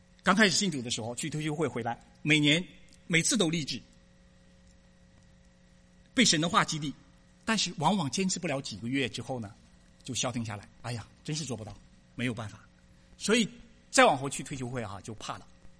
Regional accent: China; 撒谎的时候，我们在大陆长大的

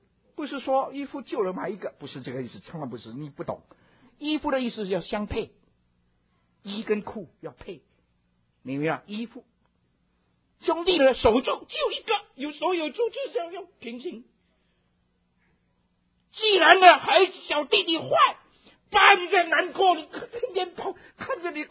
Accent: Fujian, China; 我们过去福建很多老虎，山啊丘陵地带很多老虎

